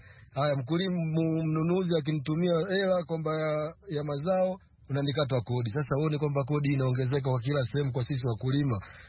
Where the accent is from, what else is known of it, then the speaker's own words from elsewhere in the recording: Mbeya, Tanzania; natokea mkoa wa Mbeya, wilaya ya Rungwe.